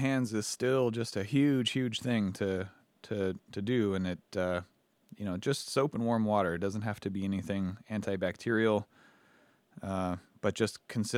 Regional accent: Redlands, California, United States; I grew up in Redlands, California.

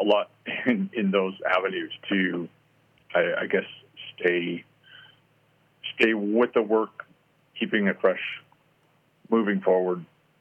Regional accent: Washington, United States; I did. I grew up in Central Washington on a apple and pear orchard.

